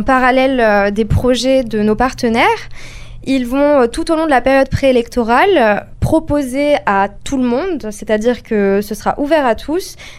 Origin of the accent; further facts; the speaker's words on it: Nice, Provence-Alpes-Côte d'Azur, France; Donc avec Férouz Belewan, nous venons de Nice